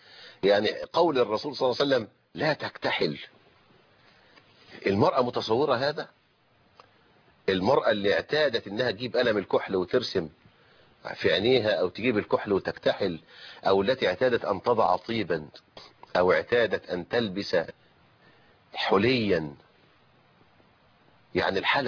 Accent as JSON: {"language": "Arabic", "country": "Egypt", "said": "زي ما عندنا في مصر الشهر العقاري."}